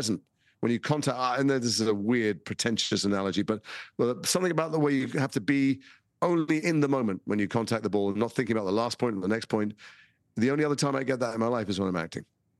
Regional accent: Liverpool, North West England, United Kingdom; I'm from Liverpool, so I grew up with football is a religion there. And I'm from four boys

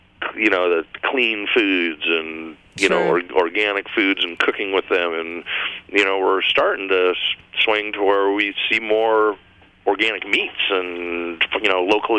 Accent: Nebraska, United States; I'm originally from Nebraska, so I do go back to Omaha and check out the food and the restaurants and the grocery stores

